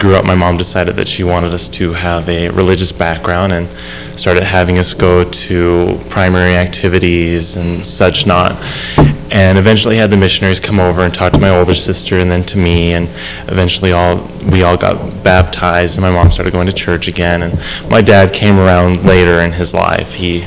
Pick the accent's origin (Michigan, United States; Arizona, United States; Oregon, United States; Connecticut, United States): Oregon, United States; Central Point; I'm originally from Oregon. I was born and raised there, actually in Central Point, but Central Point's basically Medford